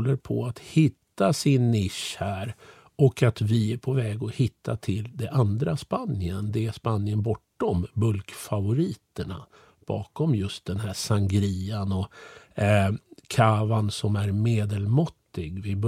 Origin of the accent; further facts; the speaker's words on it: Sweden; Jag är ju född och uppvuxen i Sverige och jag gillar ju Sverige jättemycket. Jag bor ju här med min familj